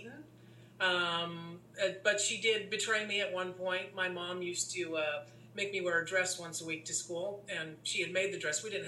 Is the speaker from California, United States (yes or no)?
yes; Mill Valley, California, United States; also born or lived in San Francisco; I was born in San Francisco in 1962, and we lived there for 9 years. And so in 1971, my mom was looking, I think, for more of a suburb type of lifestyle, so we moved over to Mill Valley.